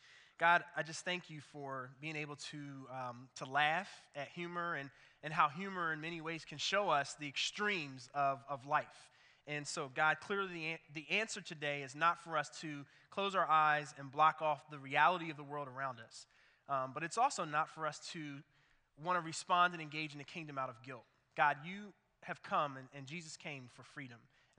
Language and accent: English; Philadelphia, Pennsylvania, United States; now in Cincinnati, United States; Actually, it brought me back to an interesting memory I have from growing up in Philadelphia. I grew up in that city, and it's like Cincinnati in this way.